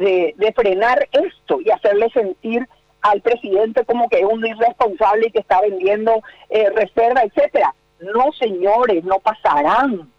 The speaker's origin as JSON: {"language": "Spanish", "country": "Paraguay"}